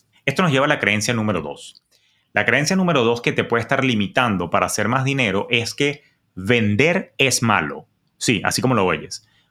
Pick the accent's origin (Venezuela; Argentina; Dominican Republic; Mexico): Venezuela; yo que vengo de Venezuela